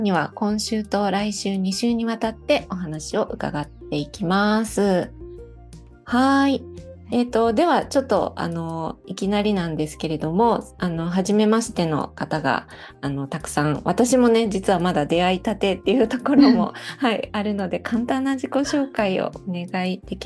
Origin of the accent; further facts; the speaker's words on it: Osaka, Japan; now in Matsumoto, Japan; 私も大阪で、で有香さんがこう関西、うん、風にお話しされるから私も今日はちょっと関西弁混じりで話していくような感じになるかもしれないです